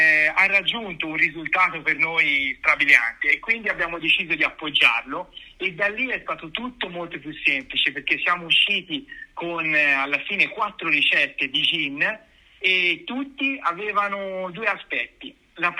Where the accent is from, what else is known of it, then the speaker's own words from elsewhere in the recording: Tuscany, Italy; E poi perché siamo toscani